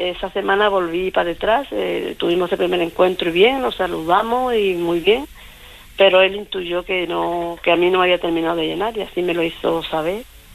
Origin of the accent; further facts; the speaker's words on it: Huelva, Andalusia, Spain; now in Cádiz, Spain; Yo soy de Huelva, Álvaro, y me tuve que trasladar aquí a Cádiz, y estoy viviendo en Cádiz con él